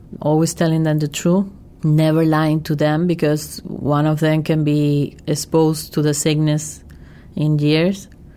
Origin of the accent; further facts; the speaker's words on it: Spain; I come from Spain. My family is from Spain